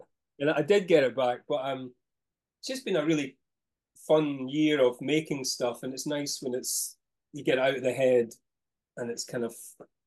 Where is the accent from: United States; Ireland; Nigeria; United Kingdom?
United Kingdom; Todmorden, Yorkshire and the Humber; probably when I was a kid growing up in Todmorie.